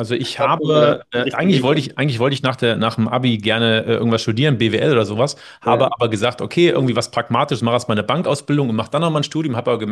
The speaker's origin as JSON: {"language": "German", "town": "Göttingen", "region": "Lower Saxony", "country": "Germany", "said": "das war in Göttingen, wo ich herkomme, war das Thema"}